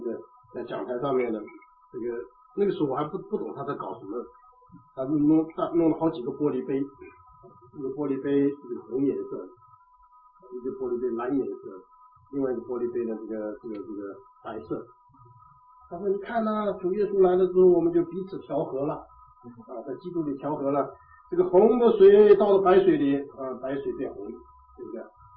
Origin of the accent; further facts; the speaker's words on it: China; 那么我们中国人常讲这个人是江山易改，本性难移啊。